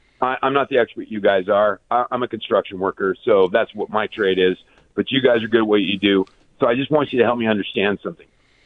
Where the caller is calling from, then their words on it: Utah, United States; So I'm calling in from Utah